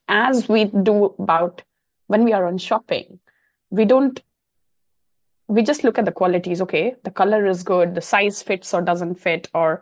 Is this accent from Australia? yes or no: no; India; I grew up in India in a very small town where everyone knows everyone